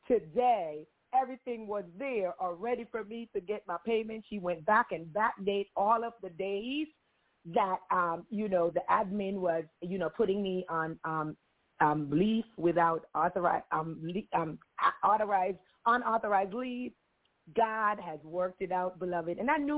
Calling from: Washington metropolitan area, United States; I'm calling from the Maryland D.C., Virginia area

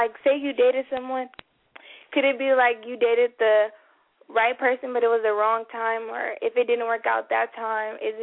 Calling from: Victorville, California, United States; I'm calling from Victorville.

